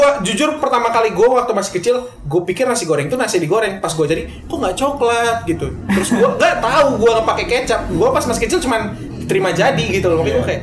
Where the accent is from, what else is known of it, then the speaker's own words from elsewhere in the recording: Makassar, South Sulawesi, Indonesia; Karena gue sebagai orang Makassar